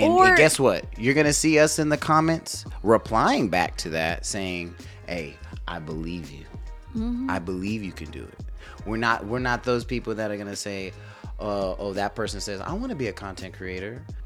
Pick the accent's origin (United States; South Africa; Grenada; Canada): United States; Clarksville, Tennessee; growing up in Clarksville, mm-hmm. and I grew up here too as well